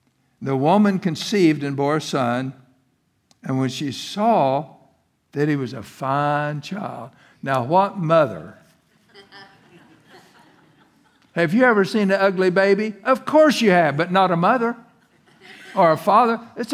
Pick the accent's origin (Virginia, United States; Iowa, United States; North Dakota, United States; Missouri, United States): Missouri, United States; Chestnut Ridge; I'm from Chestnut Ridge, Missouri. Do you think that ever impresses anybody when they ask me where I am? Well, I'm from Chestnut Ridge, Missouri.